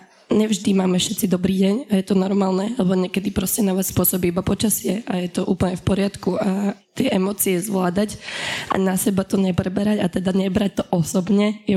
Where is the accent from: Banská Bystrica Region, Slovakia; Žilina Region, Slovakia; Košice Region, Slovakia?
Žilina Region, Slovakia; Dolný Kubín; now in Bratislava, Slovakia; ja som teda z Dolného Kubina na Orave